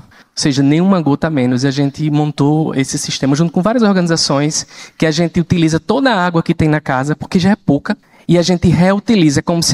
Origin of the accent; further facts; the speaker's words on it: Paraíba, Brazil; Eu nasci em 1980, eu nasci no semiárido, eu sou lá do sertão da Paraíba, a 500 quilômetros de João Pessoa.